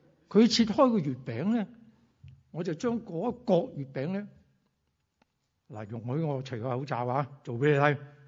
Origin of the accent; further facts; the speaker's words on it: Chaozhou, Guangdong, China; 因为我是潮州人，潮州人呢，最紧要呢，就是有甜嘢食。